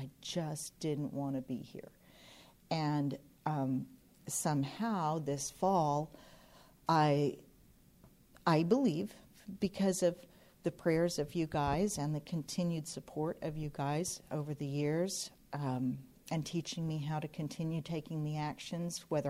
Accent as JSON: {"language": "English", "region": "Oklahoma", "country": "United States", "said": "And I'm from Oklahoma, and I was here last year this time."}